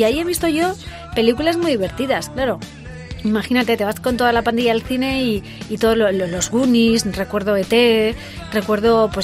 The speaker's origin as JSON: {"language": "Spanish", "town": "Pedro Muñoz", "region": "Castilla-La Mancha", "country": "Spain", "tie": "born or raised there", "said": "cuando estaban cerca de mi pueblo, en Pedro Muñoz, en Castilla-La Mancha"}